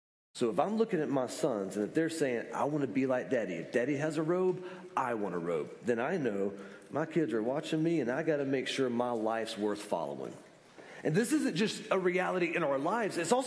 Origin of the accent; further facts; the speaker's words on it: Columbus, Georgia, United States; I'm from Columbus, Georgia.